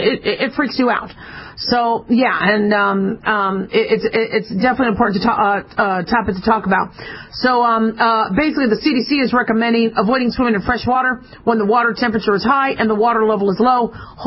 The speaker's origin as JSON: {"language": "English", "town": "Phoenix", "region": "Arizona", "country": "United States", "tie": "born or raised there", "also_born_or_lived": "Los Angeles", "said": "I mean, I grew up, I was born in L.A., but I grew up in Phoenix. It was hot."}